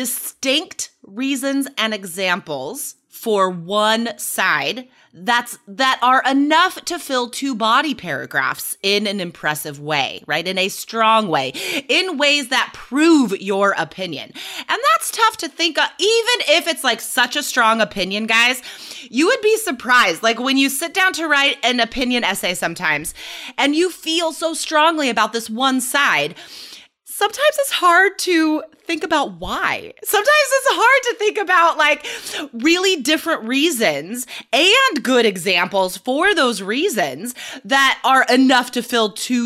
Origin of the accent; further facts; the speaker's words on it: Nevada, United States; I haven't seen wild horses since I was growing up in Nevada.